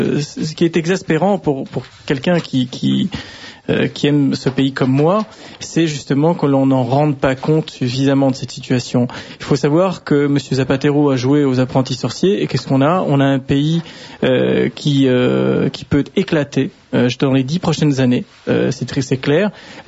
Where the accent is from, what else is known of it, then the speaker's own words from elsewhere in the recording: Galicia, Spain; French is a second language; maintenant je le regrette puisque je suis originaire de là, de la Galice.